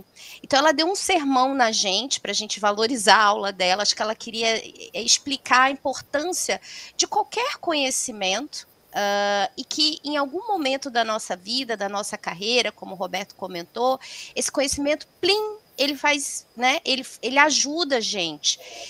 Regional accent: Rio de Janeiro, Brazil; porque eu sou carioca, nascida e criada no Rio.

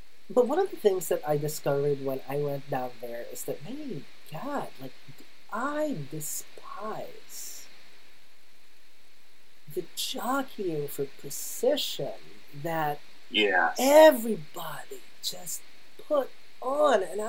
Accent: Philippines; English is a second language; moved away as an adult; growing up in the Philippines, my final 2 years there, between, you know, like 99 and 2000, I was 19 years old.

